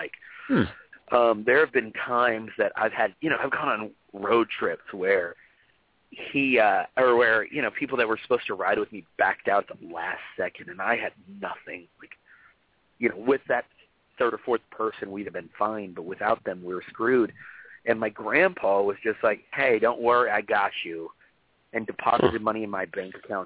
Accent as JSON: {"language": "English", "region": "Texas", "country": "United States", "said": "And don't get me wrong, I'm from Texas, where wrestling is huge."}